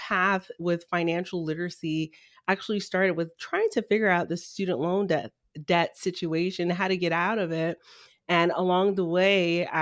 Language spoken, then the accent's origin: English; Miami, Florida, United States; also born or lived in Haiti; I'm originally from Haiti, was raised in the inner city of Miami.